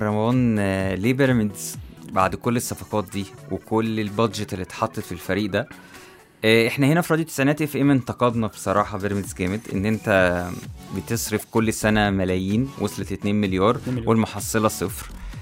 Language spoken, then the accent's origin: Arabic; Egypt; انا هنا مصريين